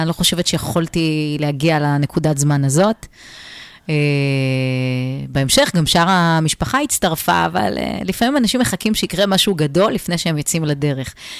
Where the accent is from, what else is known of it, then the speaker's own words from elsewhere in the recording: Tiberias, Northern District, Israel; אז אני גדלתי בטבריה, להורים פשוטים